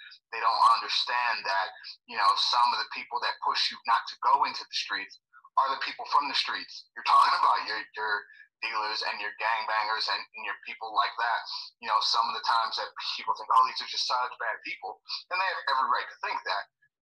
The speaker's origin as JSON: {"language": "English", "town": "Cleveland", "region": "Ohio", "country": "United States", "tie": "born or raised there", "said": "born Eastside, Cleveland, Ohio, around a bunch of drugs, gangs, violence."}